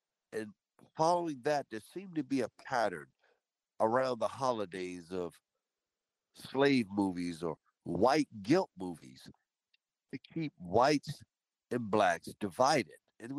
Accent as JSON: {"language": "English", "town": "Washington", "region": "District of Columbia", "country": "United States", "tie": "born or raised there", "said": "ever since I was young, it was interesting because growing up in Washington, D.C., and Washington, D.C. was known as two cities."}